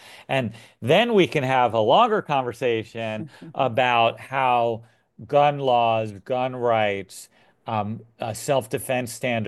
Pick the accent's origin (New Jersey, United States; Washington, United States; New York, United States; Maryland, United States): New York, United States; I grew up in New York. I was just a kid at the time, but I remember it being all over the news.